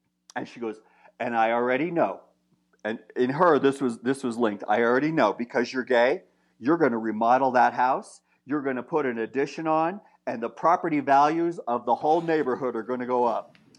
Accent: Washington, District of Columbia, United States; Well, I came from Washington, D.C., where there is DuPont Circle.

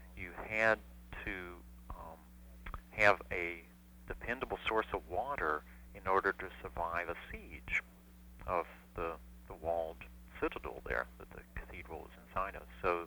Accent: West Virginia, United States; I grew up in West Virginia. West Virginia is one of the few states that has all natural boundaries.

